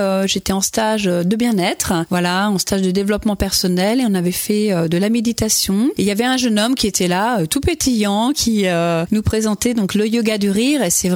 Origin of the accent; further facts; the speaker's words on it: Saint-Léonard-des-Bois, Pays de la Loire, France; moi je suis originaire de Saint-Léonard-des-Bois